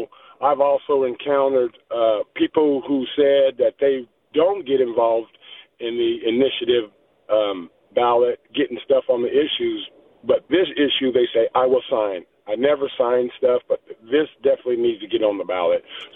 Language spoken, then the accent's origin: English; Utah, United States; which I'm from Texas, born and raised in Utah, but live in Texas.